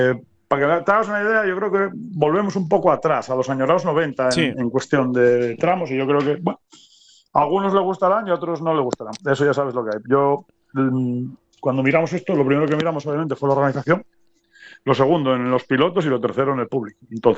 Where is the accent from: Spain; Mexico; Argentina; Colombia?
Spain; Valdés, Asturias; yo soy del Concejo de Valdés